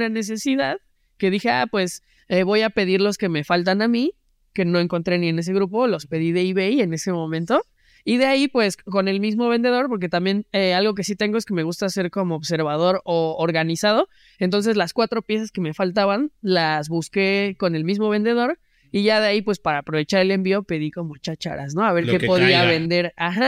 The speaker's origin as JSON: {"language": "Spanish", "country": "Mexico", "said": "como buen mexicano al chingue su madre."}